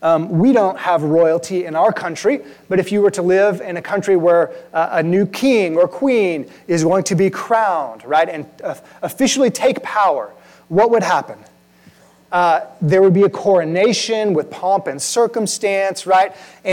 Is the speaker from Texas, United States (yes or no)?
yes; Texas, United States; I grew up in South Texas in a largely Hispanic culture.